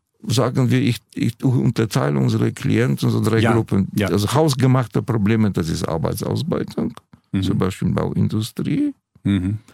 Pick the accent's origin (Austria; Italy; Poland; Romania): Poland; Wrocław, Lower Silesian Voivodeship; dass in Schlesien, meiner Heimatstadt Breslau, die Obdachlosen auf der Straße verhungern.